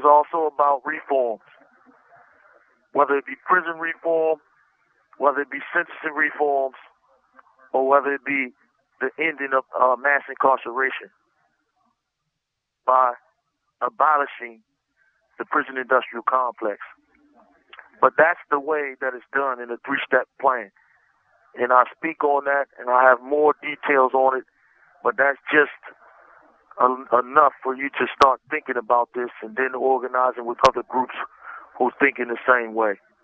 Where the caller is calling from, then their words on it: Washington, United States; I'm calling from Washington State at the Washington State Penitentiary.